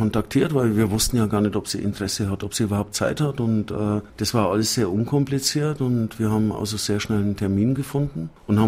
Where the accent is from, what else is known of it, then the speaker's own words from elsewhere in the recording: Czechia; now in Germany; und ich komme ja selber aus Tschechien, und da gab's genauso einen Christbaum